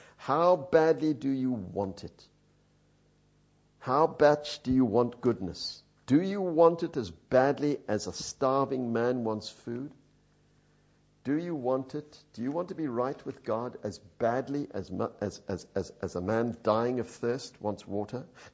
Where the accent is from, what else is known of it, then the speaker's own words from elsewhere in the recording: Sudan; I saw it in Somalia. I grew up in Sudan. I grew up in Africa and I saw them around me.